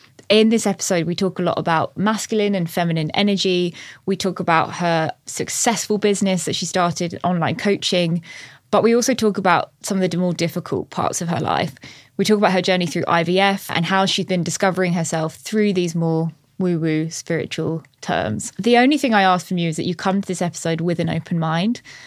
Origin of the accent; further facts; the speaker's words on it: Brighton, South East England, United Kingdom; Growing up in Brighton, I think all of these things for me were done by people who wear tie-dye harem trousers